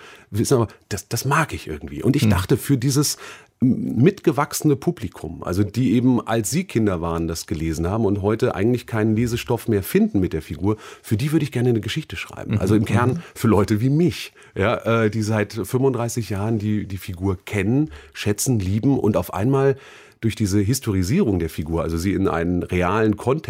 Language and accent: German; Berlin, Germany; da sind wir Berliner doch schon genug gelobt